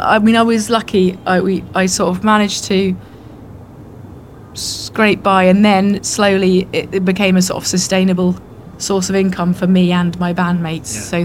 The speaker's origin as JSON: {"language": "English", "town": "Winchester", "region": "South East England", "country": "United Kingdom", "tie": "born or raised there", "lives_now": "London, United Kingdom", "said": "No, I mean, I grew up in Winchester."}